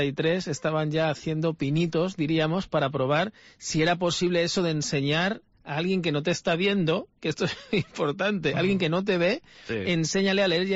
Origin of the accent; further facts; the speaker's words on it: Valencia, Valencian Community, Spain; como yo soy peninsular, soy originario de Valencia, puedo hablar sin ningún pudor